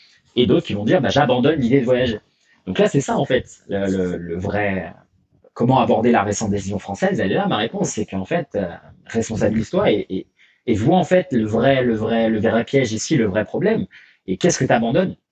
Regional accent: France; moved away as an adult; C'est aussi une des raisons pour lesquelles j'ai quitté la France il y a des années.

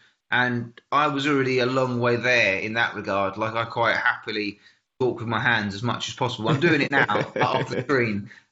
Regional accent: England, United Kingdom; That's one of the weird things, like learning any languages as an English.

